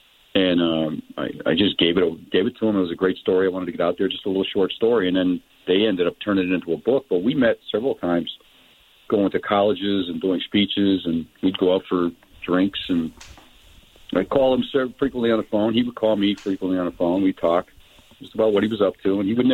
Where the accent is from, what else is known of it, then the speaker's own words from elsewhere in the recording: East Hartford, Connecticut, United States; I grew up in East Hartford, Connecticut, which was a very blue-collar